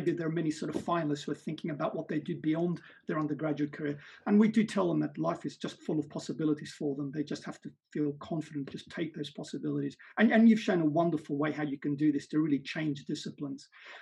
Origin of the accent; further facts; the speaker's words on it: Australia; I, as an Australian, could say a great sense of pride seeing sort of fellow Australians have done so terrifically well.